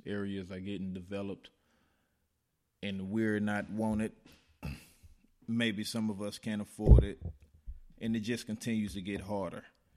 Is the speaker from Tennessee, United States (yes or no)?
yes; Chattanooga, Tennessee, United States; This week, I wanted to discuss a little bit about my hometown, Chattanooga, where right after the war, this same thing was happening.